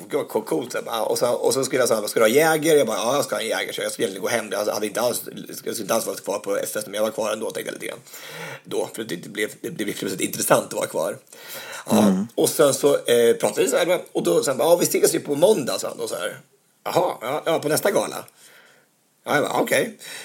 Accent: Örebro County, Sweden; Jag är från Närke också

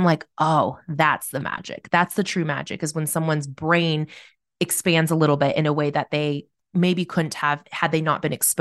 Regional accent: Corvallis, Oregon, United States; now in Salem, United States; So I live in Salem, which is about an hour south of Portland, and I grew up in Corvallis, which is a small college town.

